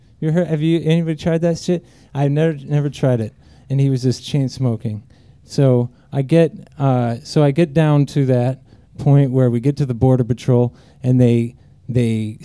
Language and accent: English; Portland, United States; now in Austin, United States; I'm new in town. I'm from Portland. Austin is a wonderful city.